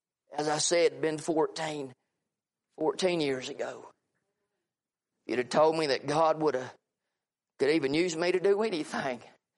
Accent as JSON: {"language": "English", "town": "Hendersonville", "region": "North Carolina", "country": "United States", "lives_now": "Topton, United States", "said": "I'm originally from Hendersonville. I shouldn't even be in Topton."}